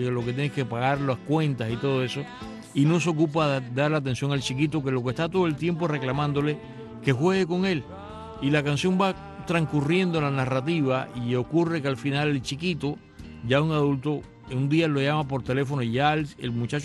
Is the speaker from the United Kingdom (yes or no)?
no; Cuba; Nosotros lo entendemos como cubanos